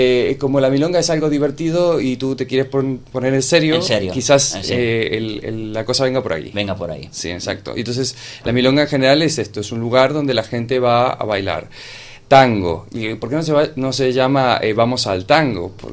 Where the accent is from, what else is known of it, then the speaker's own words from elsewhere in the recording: Uruguay; yo soy originalmente de Uruguay.